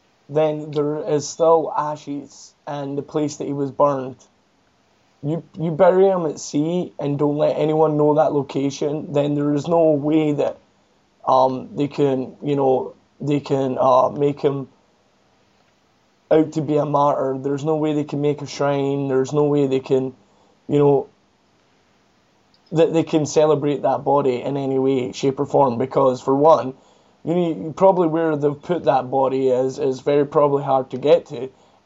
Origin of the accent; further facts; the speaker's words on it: United Kingdom; I'm British, so as a Brit, I look at this as, it's a great achievement for the world